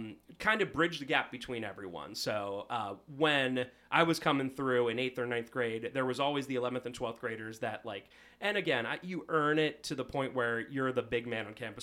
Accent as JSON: {"language": "English", "town": "Fivepointville", "region": "Pennsylvania", "country": "United States", "tie": "born or raised there", "said": "So I grew up in a little village. I believe it's technically a village. You know how all those towns and villages, whatever. It's called Five Pointville. It's over in the Denver-ish area. Not Colorado. Denver, Pennsylvania."}